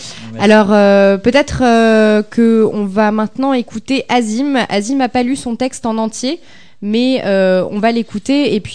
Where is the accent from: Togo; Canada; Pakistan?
Pakistan; now in France; Je viens du Pakistan, j'aime mon pays et la France aussi.